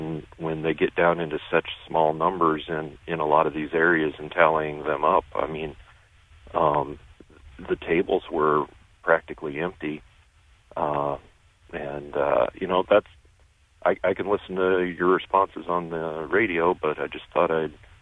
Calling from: Iowa, United States; I'm over in western Iowa by Sioux City.

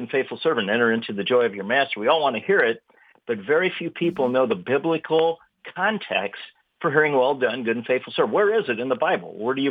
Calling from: Indianapolis, Indiana, United States; Sunny Indianapolis.

